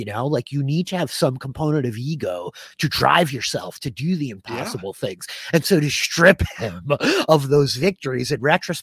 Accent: New York, United States; I mean, not to get like too morbid, but as a New Yorker, you know, it very much pulls me back to September 11th.

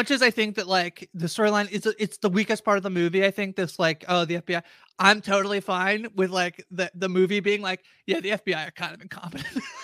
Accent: Canada; I'm Canadian.

